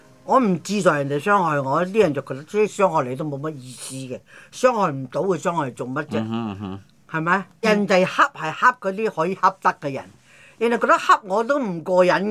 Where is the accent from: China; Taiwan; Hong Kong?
Taiwan; 因為我哋細個喺台灣咧